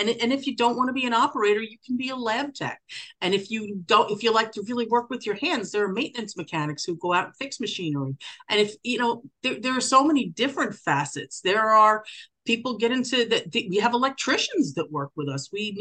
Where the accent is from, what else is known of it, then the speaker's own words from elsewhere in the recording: Long Island, New York, United States; I'm from Long Island. I should be rooting for them, but I don't know them.